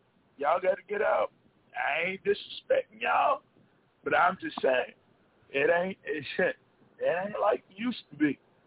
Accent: the South, United States; I come from the South.

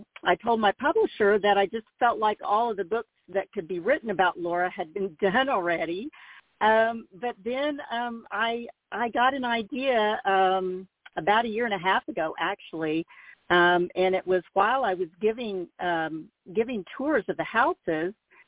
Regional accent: Mansfield, United States; because I had that connection growing up in Mansfield

